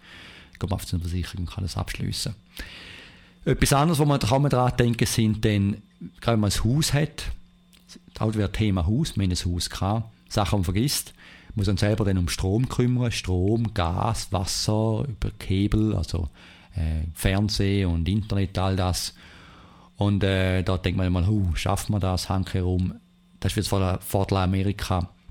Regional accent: Switzerland; now in United States; im gewissen Art denkt man als Schweizer

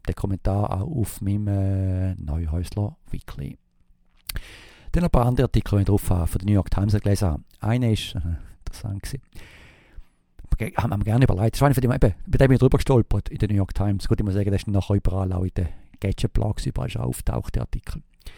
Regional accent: Switzerland; da wisst ihr ja auch schon, was wir sind, als Schweizer Nationalpark oder Schweizer Berggebiet

